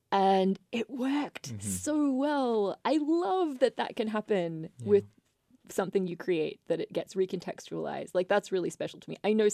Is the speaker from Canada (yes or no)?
no; Australia; moved away as an adult; now in United States; As you can probably hear, I am not a native Philadelphian from my accent. I grew up in Australia. And I came to America when I was 23